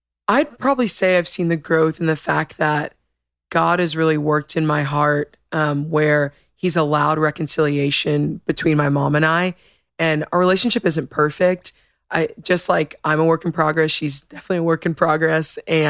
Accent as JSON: {"language": "English", "town": "Denton", "region": "Texas", "country": "United States", "tie": "born or raised there", "said": "Denton, Texas."}